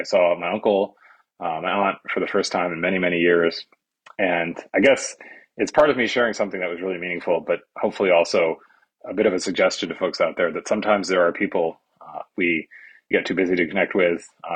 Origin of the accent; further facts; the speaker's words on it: Massachusetts, United States; I grew up in Massachusetts in the 1980s. My parents come from Pakistan.